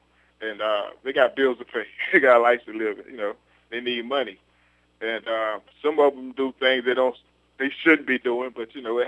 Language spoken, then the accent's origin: English; South Carolina, United States; also born or lived in Las Vegas; when I got down to South Carolina, my hometown where I was from